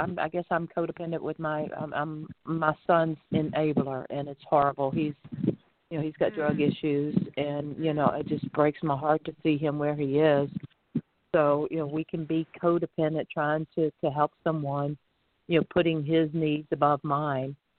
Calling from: Florida, United States; And, of course, I'm calling in from Florida.

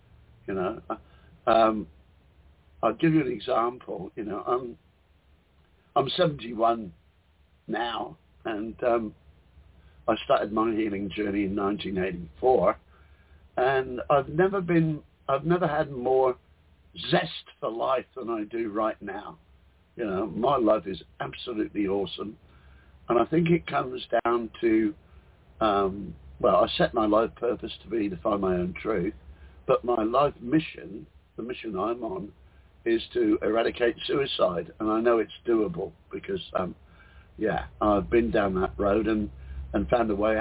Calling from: Whitsunday Islands, Queensland, Australia; The Whitsunday Islands in Australia. So if you look at the map of Australia, around about 2 o'clock on the coast. So that's where I am.

